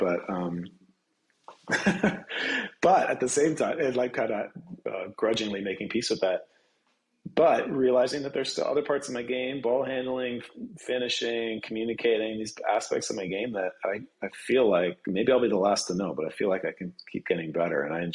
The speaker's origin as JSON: {"language": "English", "town": "Fergus", "region": "Ontario", "country": "Canada", "tie": "born or raised there", "said": "And I grew up in Fergus, Ontario, which is not that far from Kitchener-Waterloo."}